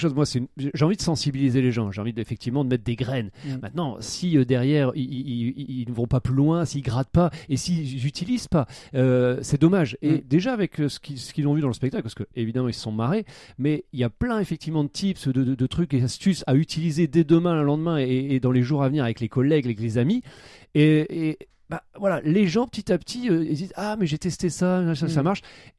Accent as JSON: {"language": "French", "region": "Hauts-de-France", "country": "France", "said": "comme nous on est du Nord, on s'est dit on va se faire un beau challenge"}